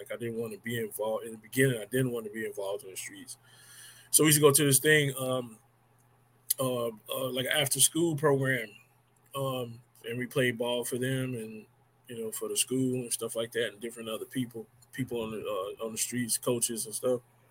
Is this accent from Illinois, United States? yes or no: yes; Chicago, Illinois, United States; I'm from Chicago. I was on the streets, man, pretty much for like 30 years.